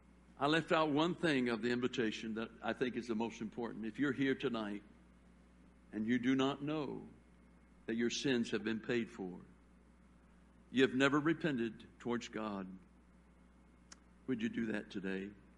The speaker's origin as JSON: {"language": "English", "town": "Monterrey", "region": "Nuevo León", "country": "Mexico", "tie": "born or raised there", "said": "I was raised in Mexico, and in Mexico at that time, at least in Monterrey, Mexico, northern Mexico"}